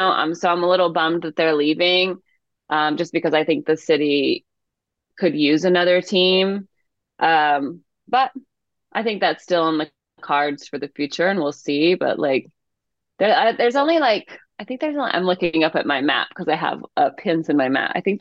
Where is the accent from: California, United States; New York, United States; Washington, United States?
California, United States; born there; I was born in the East Bay. Like all my family was Oakland A's fans.